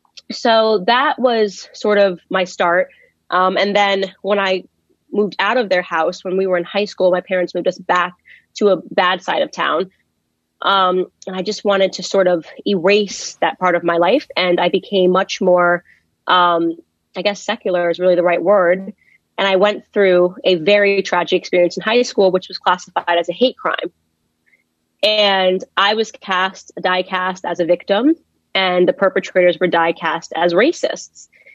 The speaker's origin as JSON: {"language": "English", "town": "Stamford", "region": "Connecticut", "country": "United States", "tie": "born or raised there", "also_born_or_lived": "White Plains", "said": "I was born in White Plains, New York, and raised in Stamford, Connecticut."}